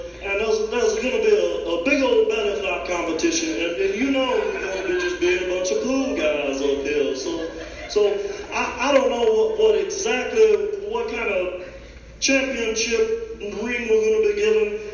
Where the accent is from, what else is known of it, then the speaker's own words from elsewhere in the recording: Lubbock, Texas, United States; I'm from Texas. Which is Lubbock. No one knows where that is.